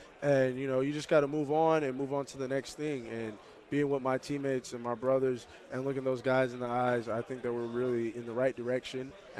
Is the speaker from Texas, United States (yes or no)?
yes; Texas, United States; I'm not familiar with him, but I'm from Texas, so I'm familiar with who shot J.R. and J.R.